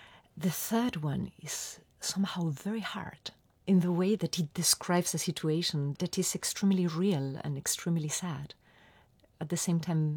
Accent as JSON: {"language": "English", "town": "San Sebastian", "region": "Basque Country", "country": "Spain", "tie": "born there", "second_language": "English", "said": "I was born in San Sebastian, that is almost in the border with France, and somehow I keep the French repertoire very close to my heart."}